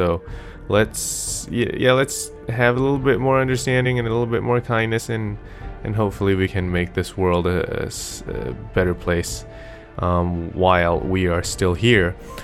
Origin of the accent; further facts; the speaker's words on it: United States; Is it really because I'm American, or is it, could it be because I'm just slightly autistic?